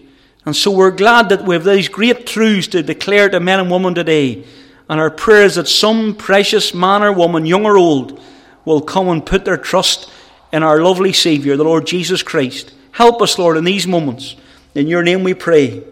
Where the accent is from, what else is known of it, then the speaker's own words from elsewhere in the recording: Moneymore, Northern Ireland, United Kingdom; I grew up in Moneymoor in a wee village. And we went to Sunday church at 11:30 on Sunday morning. We went to Sunday school at 2:30 in a little congregational church. And then we went to the gospel hall at 3:30.